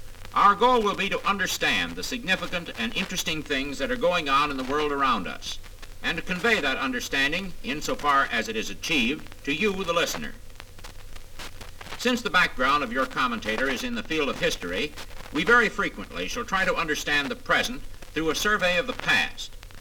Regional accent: United States; I am not a communist. I am an American.

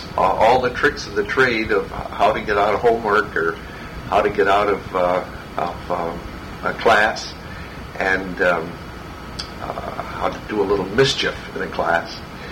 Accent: Grand Rapids, Michigan, United States; Growing up in Grand Rapids was an interesting time.

